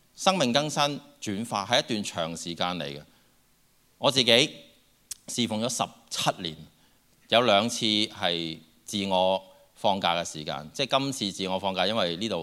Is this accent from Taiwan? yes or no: no; China; 我们中国人仍然是看小自己